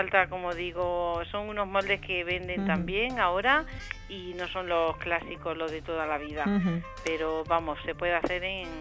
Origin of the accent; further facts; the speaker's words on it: Andalusia, Spain; Yo, como andaluza que soy...